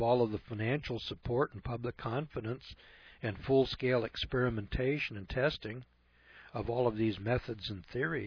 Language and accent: English; California, United States